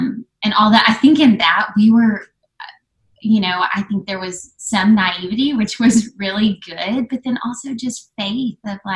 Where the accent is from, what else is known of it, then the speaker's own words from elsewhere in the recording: Waco, Texas, United States; So we grew up in Waco, went to Baylor